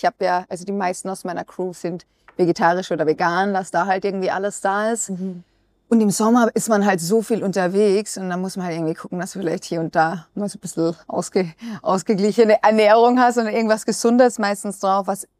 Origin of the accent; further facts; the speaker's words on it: Austria; ich bin ja aus Österreich.